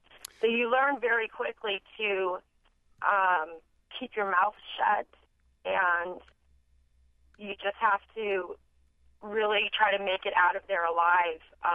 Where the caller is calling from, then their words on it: Sacramento, California, United States; I'm from Sacramento, California